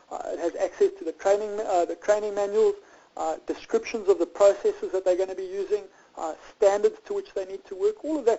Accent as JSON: {"language": "English", "country": "South Africa", "moved": "as an adult", "lives_now": "Northern Ireland, United Kingdom", "said": "I'm in Northern Ireland. I'm a South African entrepreneur. I moved to Northern Ireland about 4 or 5 months ago to take a semi-retirement."}